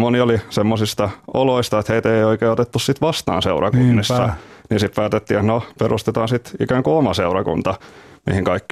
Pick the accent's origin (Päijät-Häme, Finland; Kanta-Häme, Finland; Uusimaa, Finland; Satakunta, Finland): Uusimaa, Finland; Inkoo; also born or lived in Helsinki; now in Salo, Finland; Mä oon Inkoosta kotoisin.